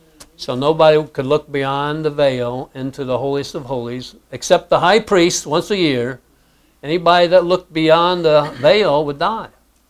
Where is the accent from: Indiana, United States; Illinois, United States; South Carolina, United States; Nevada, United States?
Indiana, United States; Speedway; I grew up in Speedway, Indiana, about 20,000 people population there, and so on.